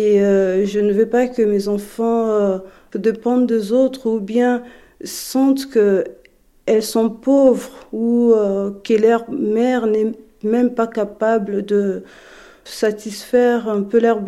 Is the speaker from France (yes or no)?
no; Republic of the Congo; French is a second language; moved away as an adult; je suis née au Congo, j'ai grandi au Congo. Quand je suis venue ici, je n'ai pas eu le temps d'aller me former